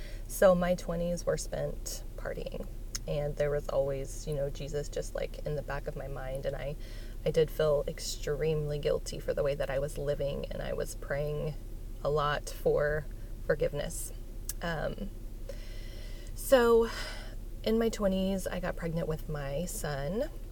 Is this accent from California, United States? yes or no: no; Tulsa, Oklahoma, United States; I am 36 years old. I am from Tulsa, Oklahoma